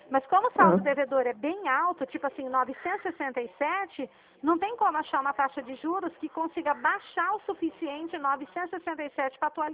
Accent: São Paulo, Brazil; Eu sou do estado de São Paulo

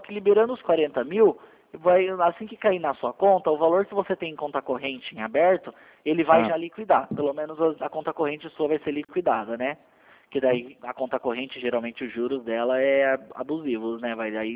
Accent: São Paulo, Brazil; Eu sou de São Paulo.

